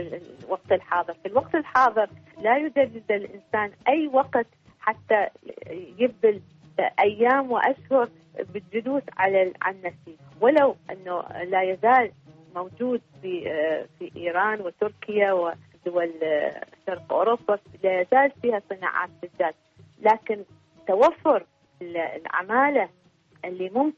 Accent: Iraq; عندنا في العراق المناخ الجاف الحار

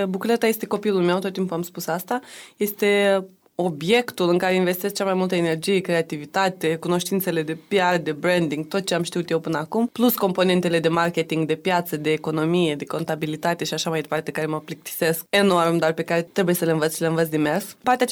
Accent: Chișinău, Moldova; now in Bucharest, Romania; aici sunt exotică pentru că sunt de la București, acolo sunt exotică pentru că sunt de la Chișinău. E o postură foarte interesantă asta a unei basarabence de la București

